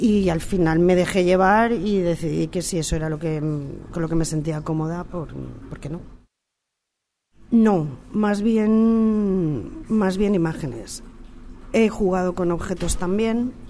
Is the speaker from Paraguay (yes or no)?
no; Valencia, Valencian Community, Spain; Soy de Valencia, sí. Resisto en Valencia.